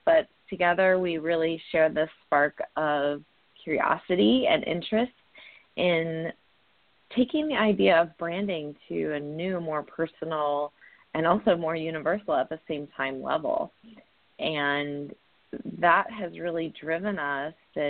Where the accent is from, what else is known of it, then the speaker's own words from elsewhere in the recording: Southwest, United States; So my background is in journalism. I was raised in the Southwest and always had a love of language and a love of reading and literature and writing